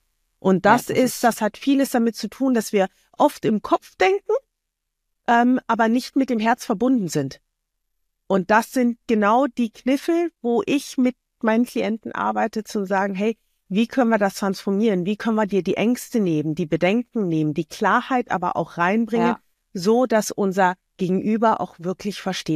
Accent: Germany; now in Switzerland; Ich wohne hier in der Schweiz. Ursprünglich bin ich Deutsche.

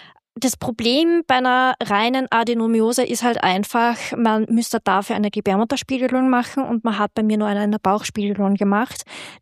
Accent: Austria; moved away as an adult; bei uns in Österreich

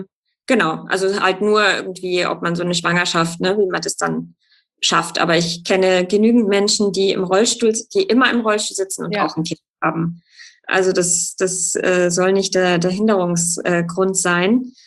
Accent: Munich, Bavaria, Germany; ich bin ja aus München

